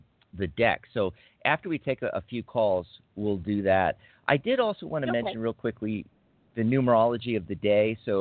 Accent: Philadelphia, Pennsylvania, United States; born there; Oh, that's where I was born, Philly.

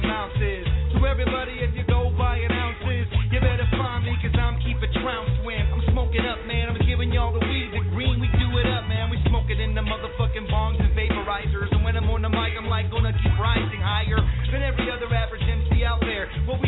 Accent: Albuquerque, New Mexico, United States; right here. I'm from Albuquerque, man, I'm loving this right here.

